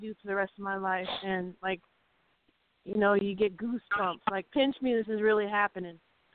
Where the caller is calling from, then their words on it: Massachusetts, United States; in the house. I'm calling from Massachusetts.